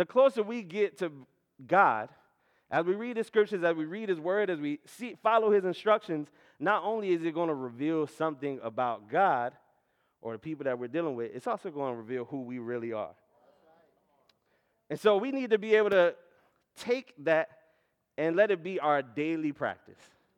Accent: Atlantic City, New Jersey, United States; So I'm from Atlanta City, New Jersey. I've been never upper class.

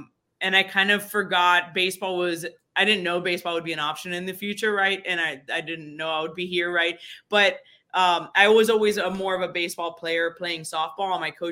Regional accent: Miami, Florida, United States; When I was growing up in Miami, fast pitch softball had just taken off when I was about 9 years old

